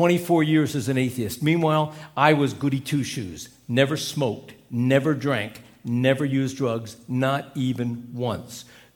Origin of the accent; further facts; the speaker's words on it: Reading, United States; I was the assistant to the mayor of my hometown, Reading, which is a little larger than Troy.